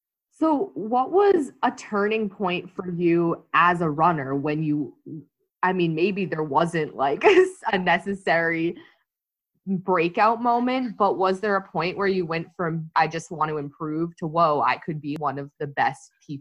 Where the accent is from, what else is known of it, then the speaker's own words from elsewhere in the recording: San Diego, California, United States; Yeah, I was born in San Diego. I grew up